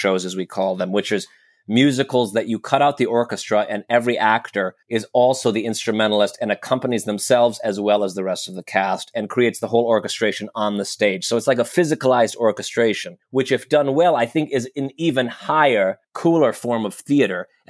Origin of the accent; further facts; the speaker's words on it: Detroit, Michigan, United States; And I'm from Detroit, and I went to school in Detroit at Wayne State University there.